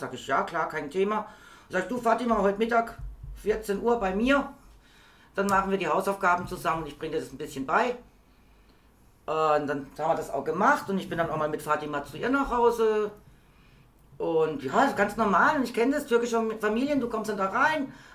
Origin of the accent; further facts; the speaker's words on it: Berlin, Germany; da ich aus Berlin kam, hat der mich automatisch neben die Türken gesetzt, weil das war klar, ich habe da gar kein Problem mit, weil ich komme aus Berlin, ich kenne das, also das ist ganz normal.